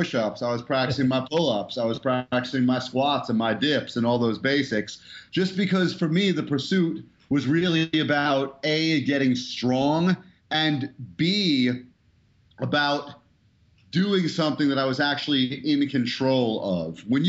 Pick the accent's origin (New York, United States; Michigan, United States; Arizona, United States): New York, United States; Brooklyn; I'm from Brooklyn, New York, top of the food chain.